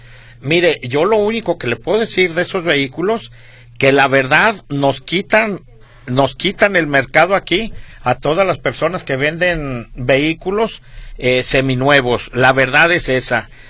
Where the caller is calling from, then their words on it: Mexico City, Mexico; Soy del DF, los vengo escuchando en mi radio, en mi vehículo